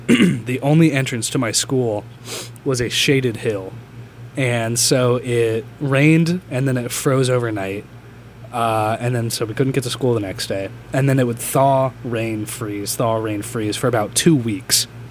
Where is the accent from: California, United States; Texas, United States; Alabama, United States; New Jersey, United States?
Alabama, United States; My home state. It doesn't exist in Alabama.